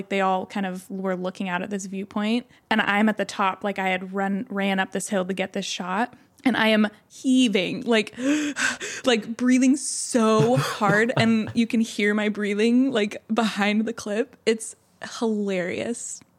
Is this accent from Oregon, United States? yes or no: yes; Oregon, United States; So I'm originally from Oregon and it's this sand dune that they have, this giant sand dune.